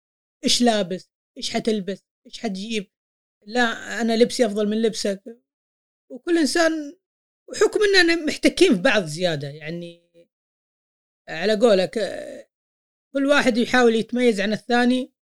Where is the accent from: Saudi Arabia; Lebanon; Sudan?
Saudi Arabia; المجتمعات حقتهم ما هي يعني داخلة في بعض زي عندنا في السعودية